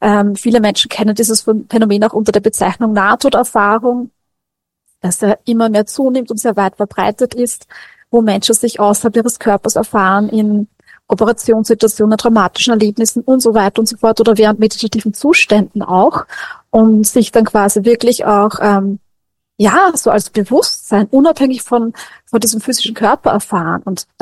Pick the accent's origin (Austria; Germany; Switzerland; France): Austria; Also ich komme aus Österreich und ich bin sehr behütet aufgewachsen